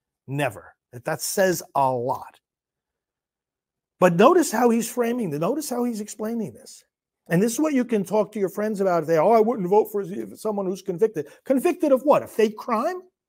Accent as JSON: {"language": "English", "region": "New York", "country": "United States", "tie": "born or raised there", "said": "I was born and raised in New York, but I'm ashamed of New York."}